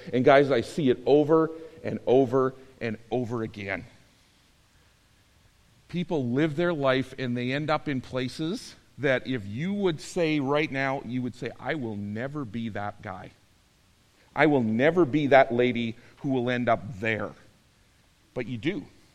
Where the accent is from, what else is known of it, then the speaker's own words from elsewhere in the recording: Saskatchewan, Canada; born there; moved away; I was born in Saskatchewan, haven't been back here 30 years, and whenever the Riders play, I try to cheer for Winnipeg, and I can't.